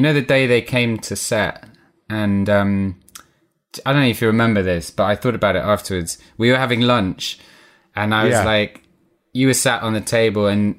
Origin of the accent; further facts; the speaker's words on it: South Africa; born there; I was born in South Africa.